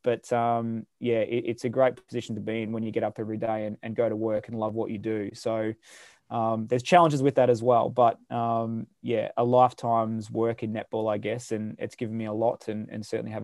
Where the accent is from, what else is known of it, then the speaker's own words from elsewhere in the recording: Victoria, Australia; Yeah, so I'm 36. I'm from Victoria in Australia. I grew up in country Victoria with three brothers and mum and dad.